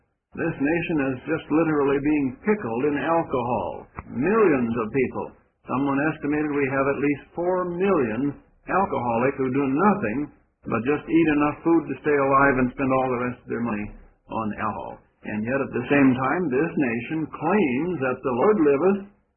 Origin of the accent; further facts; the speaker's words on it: Wisconsin, United States; born there; In my own home state where I was born in Wisconsin